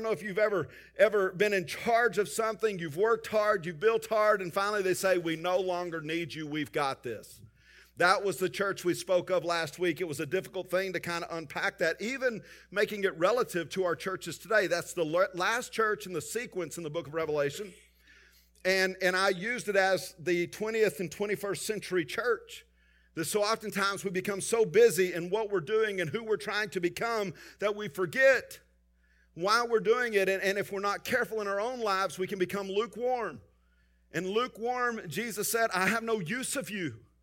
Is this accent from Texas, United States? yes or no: yes; Texas, United States; No, I mean, I'm from West Texas. We don't have anything to do with Philadelphia.